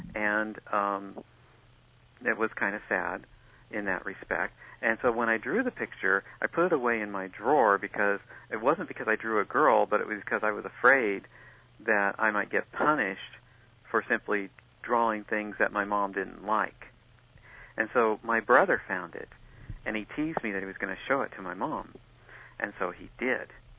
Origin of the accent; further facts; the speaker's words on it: Kansas, United States; growing up in the Midwest in a small town in Kansas with four brothers and going to a parochial school.